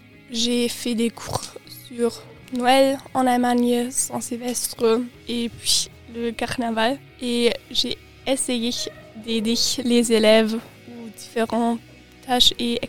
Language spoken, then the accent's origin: German; Tübingen, Baden-Württemberg, Germany; Ich komme aus Tübingen, aus Baden-Württemberg. Je viens de Tübingen, de en Baden-Württemberg.